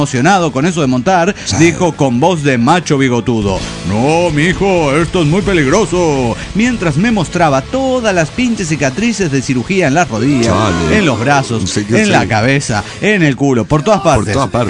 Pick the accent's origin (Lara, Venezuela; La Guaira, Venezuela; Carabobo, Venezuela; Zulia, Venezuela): Zulia, Venezuela; Maracaibo; now in Colombia; maracucho en Locombia.